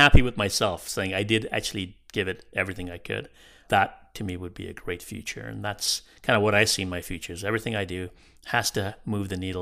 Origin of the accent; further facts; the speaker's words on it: Kenya; when I look at where I came from Kenya, came from poverty and saw poverty, you know, rampant.